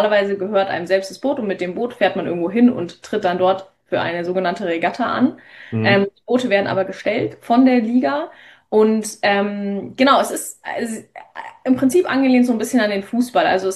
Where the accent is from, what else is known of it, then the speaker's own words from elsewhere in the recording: Bavaria, Germany; Ich bin am Ammersee geboren, groß geworden, aufgewachsen